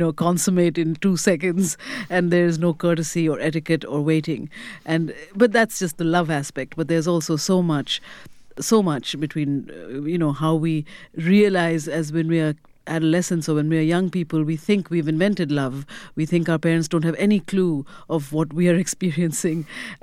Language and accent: English; India; which is the style it was when I was growing up in India.